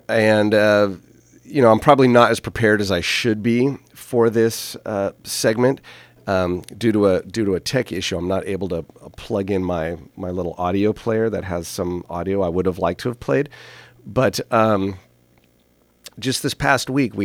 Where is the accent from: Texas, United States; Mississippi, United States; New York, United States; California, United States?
California, United States; St. Helena; my former choir teacher all growing up in St. Helena, Craig Bond